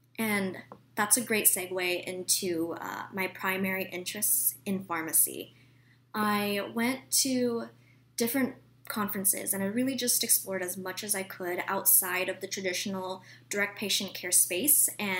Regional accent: California, United States; And I grew up in the Silicon Valley, so everybody was kind of gunning for business or the tech industry

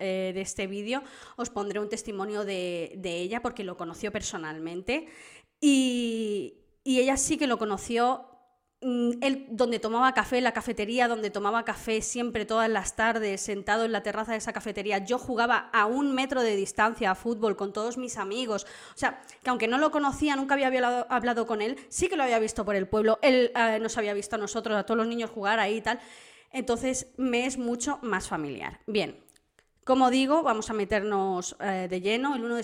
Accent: Santa Eulalia, Balearic Islands, Spain; Santa Eulalia del Río es el pueblo donde yo me he criado, he vivido toda mi vida allí, yo soy ibicenca y he vivido toda mi vida pues, en Santa Eulalia.

